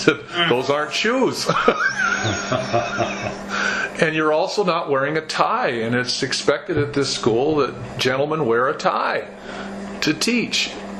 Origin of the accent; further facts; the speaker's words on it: Kankakee, Illinois, United States; I grew up in Kankakee, Illinois, which is about 60 miles south of Chicago.